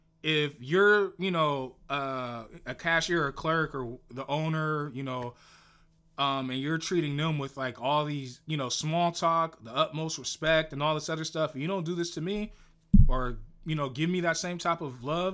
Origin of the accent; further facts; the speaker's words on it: San Francisco, California, United States; Like, so even my city, I'm from San Francisco. I've been shot at, stabbed, robbed, jumped.